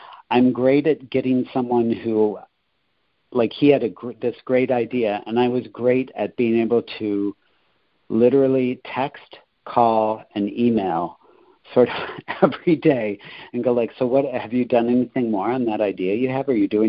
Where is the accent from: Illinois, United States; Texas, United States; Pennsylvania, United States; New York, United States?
Illinois, United States; Rockford; You know, they'll say they're a Chicagoan like me, but I'm actually from Rockford.